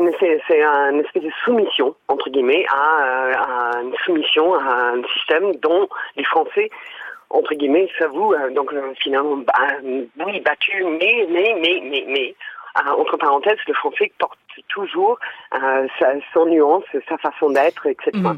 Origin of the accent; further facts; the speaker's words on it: Ireland; first language English; French is a second language; now in France; je suis irlandaise à la base. Je suis venue en France il y a bien longtemps et j'ai appris le français en fait.